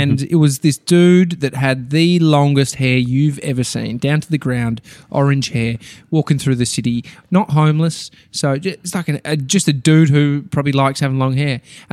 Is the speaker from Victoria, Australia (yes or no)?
yes; Melbourne, Victoria, Australia; I'm from Melbourne. We didn't have them growing up.